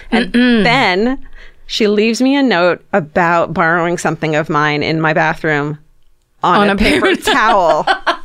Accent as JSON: {"language": "English", "region": "Michigan", "country": "United States", "tie": "born or raised there", "said": "This is my hometown murder story from the Detroit suburbs, where my dad was a cop"}